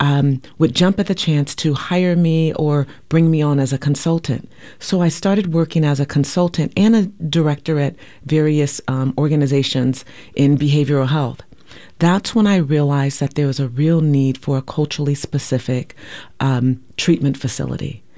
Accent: Portland, Oregon, United States; also born or lived in California; because this is my hometown. I'm a native of Portland, Oregon, and my grandmother ends up needing more care here. So I make the decision to move back to Portland.

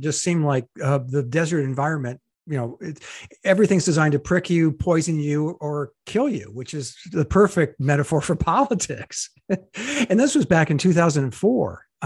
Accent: California, United States; being a Californian myself, there's a lot of Latinos and Latinx members of that community who are very conservative.

